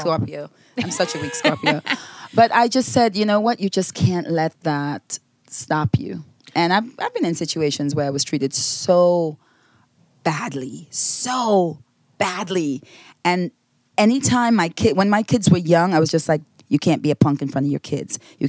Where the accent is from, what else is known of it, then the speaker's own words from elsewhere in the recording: Grenada; now in United States; When I was growing up in Grenada, I never heard the words